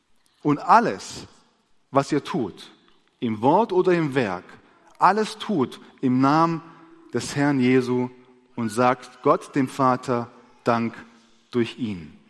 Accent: Stuttgart, Baden-Württemberg, Germany; Ich bin in Stuttgart groß geworden und in der südslawischen Adventgemeinde groß geworden.

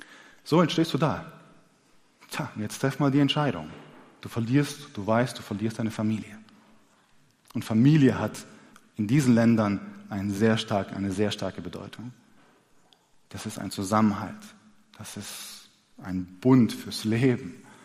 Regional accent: Stuttgart, Baden-Württemberg, Germany; Nur weil ich aus Stuttgart komme, bin ich auch kein gebürtiger Schwabe. Dem einen oder dem anderen von euch ist es aufgefallen. Anhand meines Nachnamens sollte das klar sein. Meine Eltern kommen aus dem ehemaligen Jugoslawien, heute Serbien, so in der Nähe von Novi Sad.

